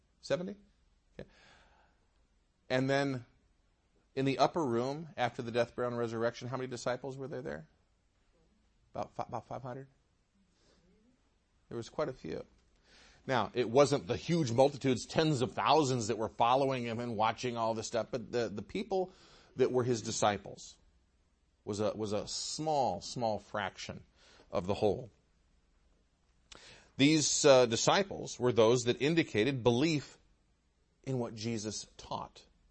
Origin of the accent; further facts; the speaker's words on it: Michigan, United States; I grew up in Michigan. There was a park about a mile from my house that had a man-made mountain.